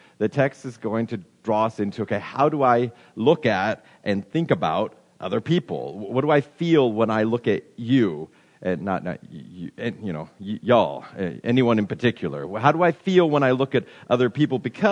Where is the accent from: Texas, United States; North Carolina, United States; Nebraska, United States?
Nebraska, United States; or since I'm from Nebraska, proudly, lack of accent, right?